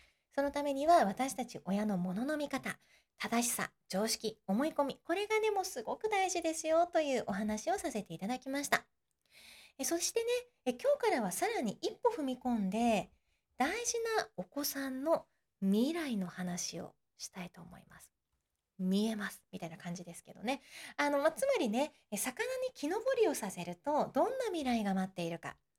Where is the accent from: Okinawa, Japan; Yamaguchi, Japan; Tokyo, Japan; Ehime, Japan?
Tokyo, Japan; 東京出身なので私、関西に友達がいなかったんですよね。